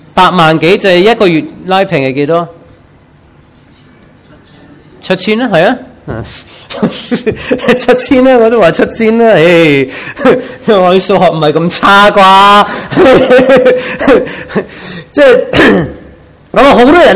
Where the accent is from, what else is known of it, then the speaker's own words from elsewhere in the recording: United States; now in Macau; 我是美国人呢，我在每年这个时候呢就要做美国税